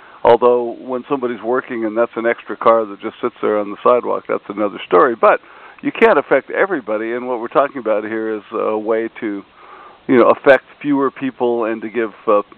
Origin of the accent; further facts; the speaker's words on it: Washington, United States; coming back to my home state of Washington and finding that pollution water problems were really hitting home here